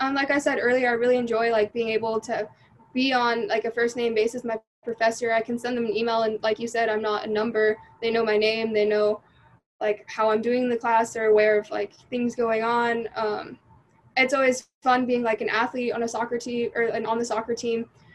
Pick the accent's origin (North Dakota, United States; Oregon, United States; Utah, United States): Utah, United States; now in Houston, United States; Growing up in Utah was amazing. Houston, it's just different.